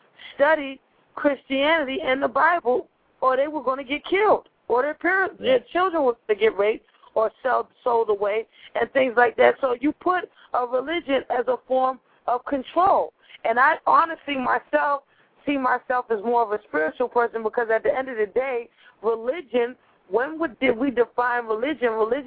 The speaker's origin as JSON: {"language": "English", "country": "Nigeria", "said": "You know, I'm Nigerian. I'm African."}